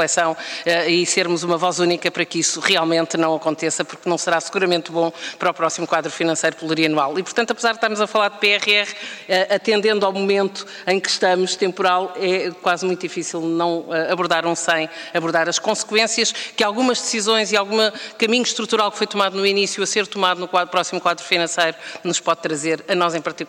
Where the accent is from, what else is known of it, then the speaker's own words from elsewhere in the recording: Portugal; nós, desde logo, enquanto portugueses